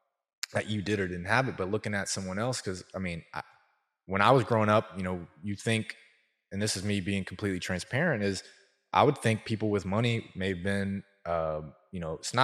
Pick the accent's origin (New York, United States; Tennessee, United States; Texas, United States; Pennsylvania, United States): Tennessee, United States; Antioch; now in Thompson's Station, United States; we live out in Thompson Station now, right, but my wife's from Franklin, you know, and I grew up in Antioch.